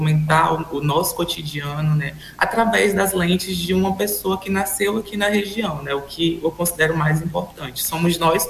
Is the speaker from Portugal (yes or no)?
no; Cruzeiro do Sul, Acre, Brazil; eu sou daqui de Cruzeiro do Sul, do Acre